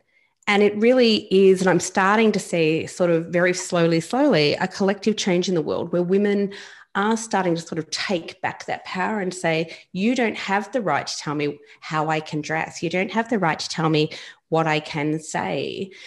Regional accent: Australia; as I grew up in Australia, you grew up in America.

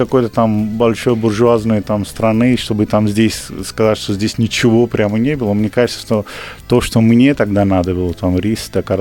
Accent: Jammu and Kashmir, India; Russian is a second language; now in Russia; я приехал из Индии, живу, я родом из самой северную часть Индии. Местность называется Кашмир.

